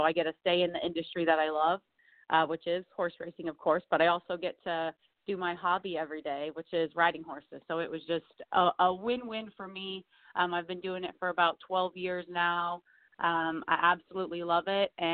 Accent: Ohio, United States; So I grew up in a harness racing family. We've been all over. Naturally, we're from Ohio, back in this area now, so it's good to be home.

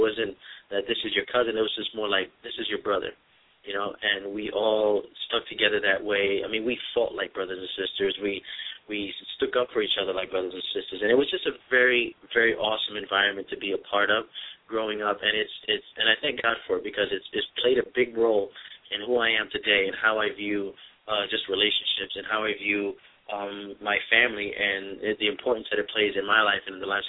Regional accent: New York City, New York, United States; born there; I was born in Brooklyn, New York, in St. Mary's Hospital back in 1982.

